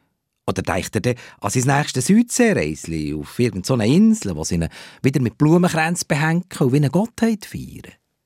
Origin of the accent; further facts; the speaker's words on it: Valais, Switzerland; Ich bin ein Walliser Berggeiss.